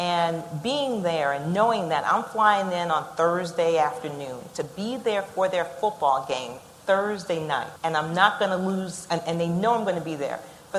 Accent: Jamaica; So many from Boston Scientific know I'm Jamaican. So Jamaicans work hard, work 5-10 jobs usually.

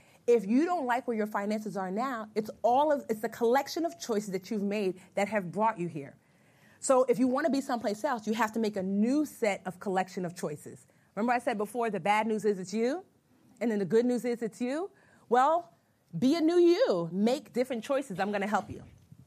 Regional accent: Nigeria; So I'm Nigerian, so it's jollof rice.

